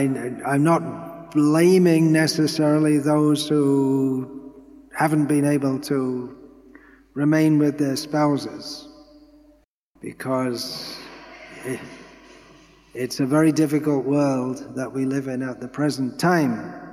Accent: England, United Kingdom; born there; And I was born in England, and most of the people, including myself, lived in towns.

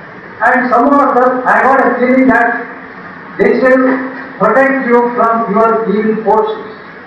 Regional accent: Malaysia; I am coming from Malaysia, I'm actually a part of my group.

